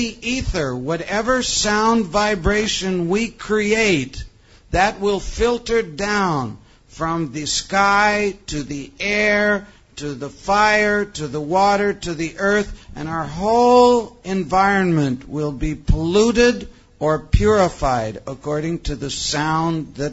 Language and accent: English; Canada; now in India; I'm from Canada, and but I've been living in India for the last 25 years